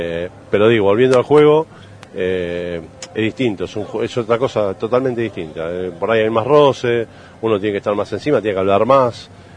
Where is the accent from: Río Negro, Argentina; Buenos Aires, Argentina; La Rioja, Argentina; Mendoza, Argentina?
Buenos Aires, Argentina; yo soy de Capital